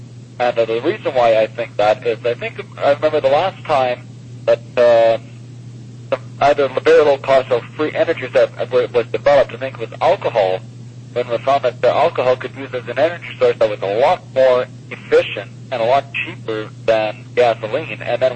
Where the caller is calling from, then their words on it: North Bay, Ontario, Canada; also born or lived in Iroquois Falls, Canada; from North Bay, Ontario, formerly from Iroquois Falls, Ontario.